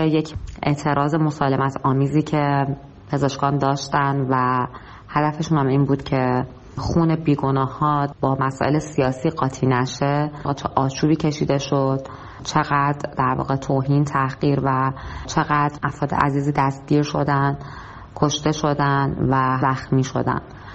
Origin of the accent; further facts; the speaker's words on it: Iran; moved away; من الان خودم که از ایران مهاجرت کردم،